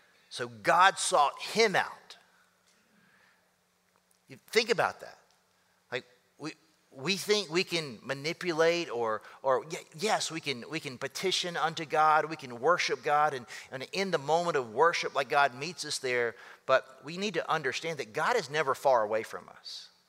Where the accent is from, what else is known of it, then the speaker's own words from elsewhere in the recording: the South, United States; I'm from the South, so we would call this a butt whooping.